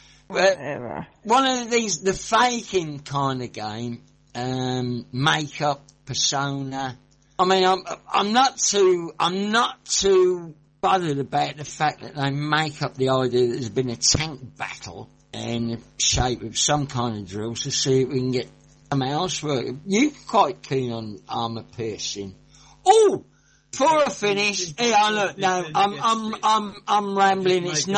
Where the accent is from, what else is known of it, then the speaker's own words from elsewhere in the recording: Birmingham, West Midlands, United Kingdom; because I'm from Birmingham